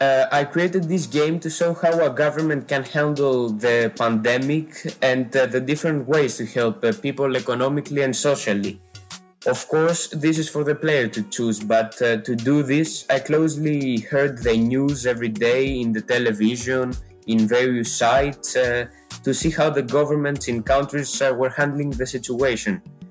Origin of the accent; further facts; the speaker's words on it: Greece; I come from Greece. I live in Athens and I recently turned 16 years old.